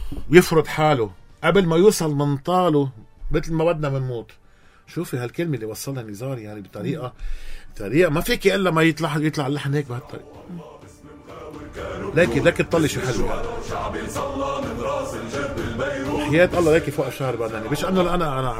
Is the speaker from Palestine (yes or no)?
yes; Palestine; now in Lebanon; انا كفلسطيني